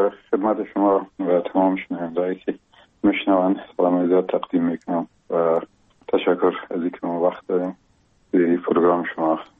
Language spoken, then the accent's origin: Persian; Gomran, Logar, Afghanistan; در یک فامیلی بسیار مهربان و متدین یکی از قریه های قشنگ ولایت لوگر و از مربوطات ولسوالی محمد آقا یک قریه با اسم گمران و شیرازه یاد میشه در اونجا به دنیا آمدیم و اون سالای اول زندگی رو اونجا در آغوش پدر و مادر بزرگ شدیم